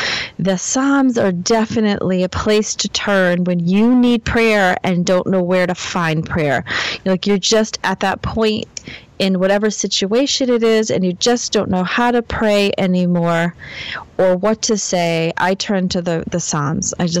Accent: New England, United States; Well, you know, like I'm from New England, so it's Fisher.

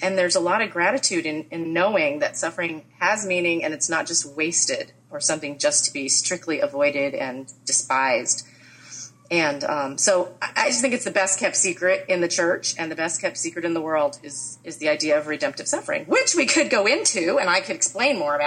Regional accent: United States; I really, really, really do. I love being an American.

